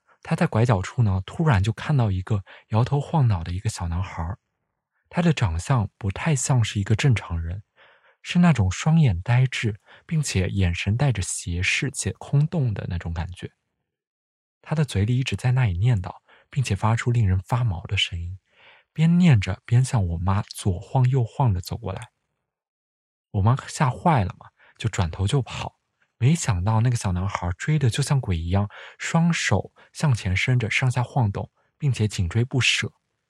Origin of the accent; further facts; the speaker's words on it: Guangdong, China; 因为我是个潮汕人，潮汕地区那会儿会比较落后，一般人的家里面是没有厕所的